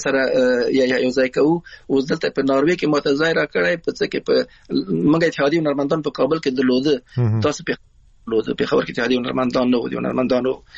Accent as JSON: {"language": "Pashto", "country": "Afghanistan", "moved": "yes", "lives_now": "Iran", "said": "موږ د افغانستان راغلی یو نو ایران راغلی مو"}